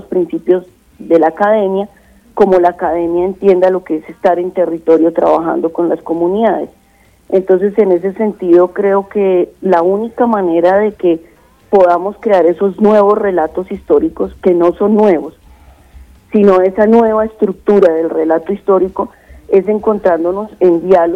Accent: Colombia; somos colombianos para ver el partido de fútbol, pero no somos colombianos para rescatar patrimonio.

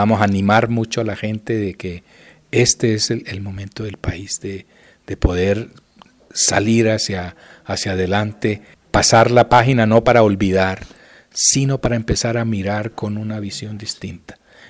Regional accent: Bogotá, Colombia; los más afectados somos los bogotanos.

